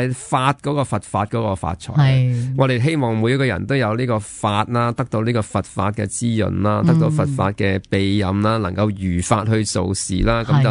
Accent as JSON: {"language": "Cantonese", "country": "China", "said": "其实呢啲系嚟自我哋中国人嘅传统"}